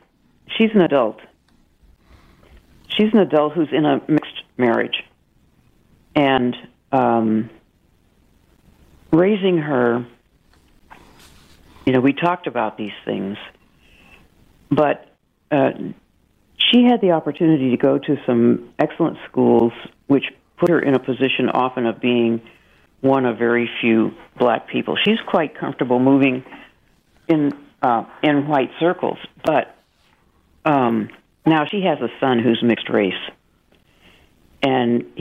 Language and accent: English; New York, United States; We came from New York and went down there without ever expecting any trouble.